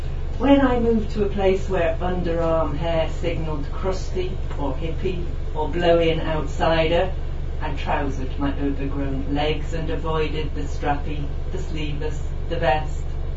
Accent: North West England, United Kingdom; now in Ireland; I was brought up in Cheshire, which is a very rural county. I'd always been there.

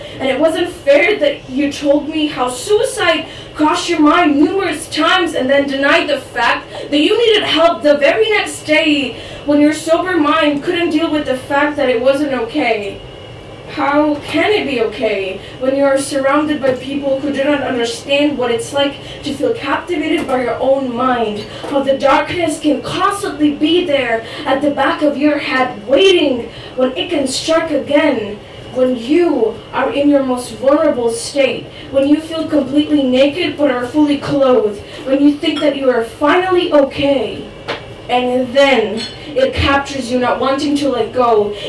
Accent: Croatia; first language Croatian; English is a second language; moved away as an adult; But basically, English isn't my first language, but Croatian is. And I moved from Croatia in like August for college.

